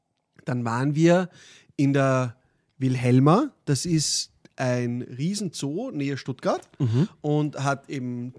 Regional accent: Austria

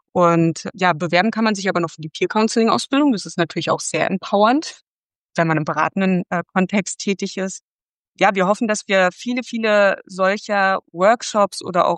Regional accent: Berlin, Germany; ich komme aus Berlin

